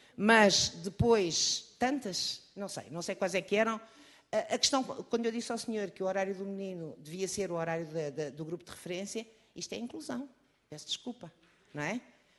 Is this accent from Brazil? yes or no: no; Algarve, Portugal; Eu venho do Algarve. No Algarve não temos CRIs.